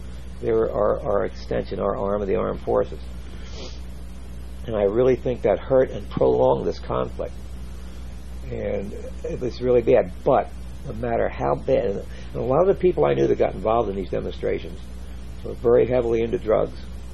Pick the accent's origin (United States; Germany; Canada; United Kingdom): United States; That I was very ashamed as an American to even be associated with that name